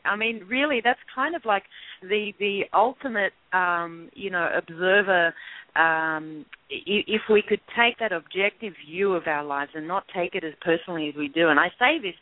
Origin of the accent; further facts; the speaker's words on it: Australia; I know I'm Australian, so I don't even understand what a pound is.